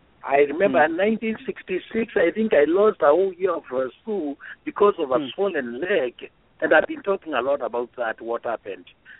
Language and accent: English; Kangudo, Kenya; That's Kangudo